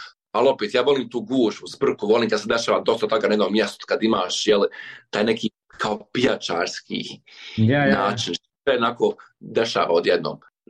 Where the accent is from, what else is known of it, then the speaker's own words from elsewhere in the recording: Bosnia & Herzegovina; ja sam iz Bosne i Hercegovine